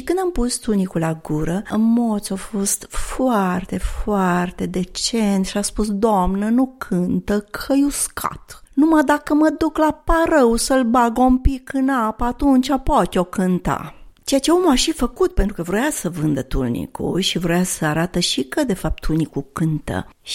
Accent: Apuseni Mountains, Romania; Eu sunt din Munții Apuseni

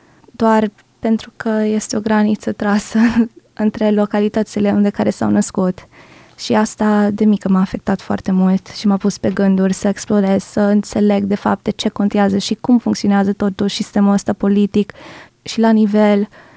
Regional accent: California, United States; mai ales copilărând în California, eram la 2 ore distanță de granița cu Mexic.

